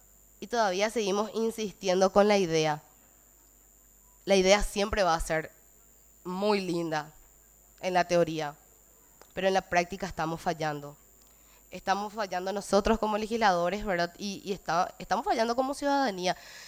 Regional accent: Paraguay; Porque como paraguayos, todos, ellos habrán hecho una promesa y nosotros también, como ciudadanos, precisamos de que ellos se sigan manteniendo firmes.

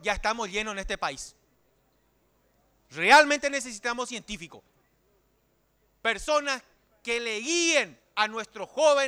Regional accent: Paraguay; Somos paraguayos y tenemos que ser orgullosos de ser paraguayos.

